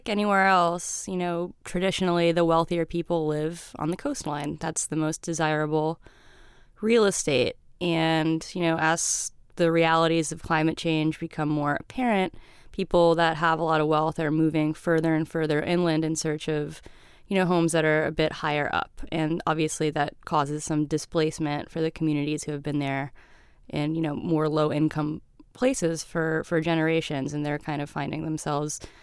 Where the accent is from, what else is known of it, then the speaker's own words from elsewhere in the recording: Florida, United States; I am from Florida, but I did live there for 2 years.